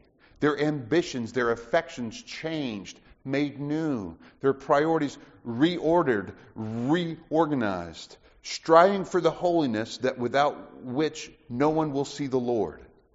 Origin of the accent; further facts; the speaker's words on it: Alabama, United States; I know you think that when you hear I'm from Alabama, that's what you think.